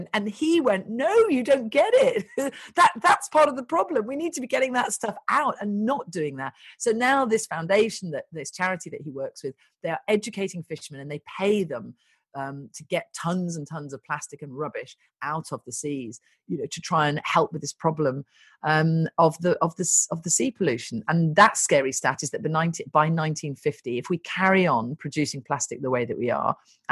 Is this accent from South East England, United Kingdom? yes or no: no; East Midlands, United Kingdom; I grew up in Rutland, which is this tiny little county bordering Leicestershire. I grew up in a house in a tiny little village.